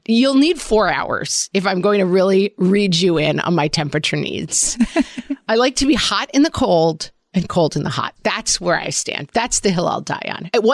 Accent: Ireland; I am an Irish bog person. I need to be cool and damp at all times.

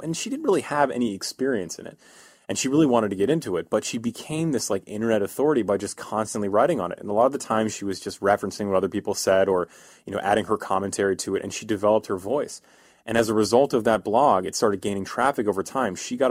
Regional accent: East Coast, United States; Yeah, I mean, so I'm from the East Coast, and in the East Coast, we're a miserable people from the East Coast.

